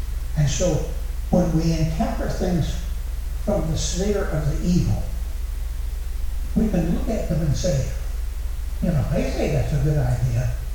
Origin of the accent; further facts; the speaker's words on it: Cartlesville, Indiana, United States; Now, when I was a kid growing up in Cartlesville, Indiana, several of my friends were Catholics